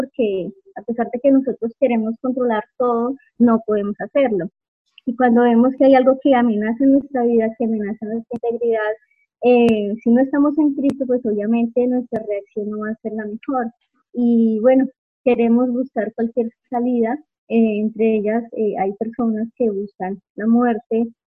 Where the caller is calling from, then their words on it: Agua de Dios, Cundinamarca, Colombia; Soy invitada de Diana Beltrán. Me estoy conectando desde el municipio de Agua de Dios, Cundinamarca.